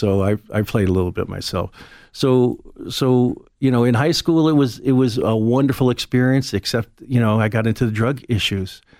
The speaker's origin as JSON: {"language": "English", "town": "New York City", "region": "New York", "country": "United States", "tie": "born or raised there", "said": "So with those people, and they're New Yorkers, I was born and raised there"}